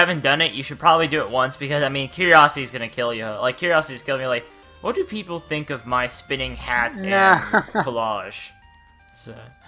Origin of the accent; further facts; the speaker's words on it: Mildenhall, East of England, United Kingdom; Well, I was born and raised in Mildenhall, England. It's right outside of London